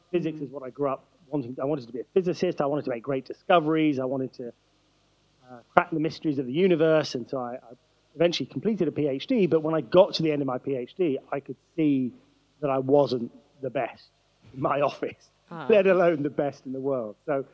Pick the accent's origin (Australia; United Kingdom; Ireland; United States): United Kingdom; Wellington, South West England; also born or lived in London; No, I grew up in the West Country, the southwest of England, in a small town called Wellington, very rural. My family are from India, so my grandfather left India in the 1930s and settled in this odd, curious farming community. And I was born there, grew up there